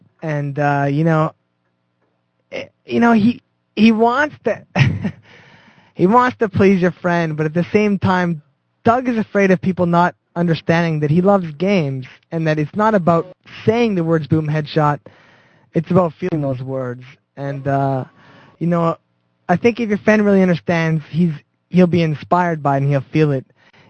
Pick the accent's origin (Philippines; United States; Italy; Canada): Canada; as sort of being a Canadian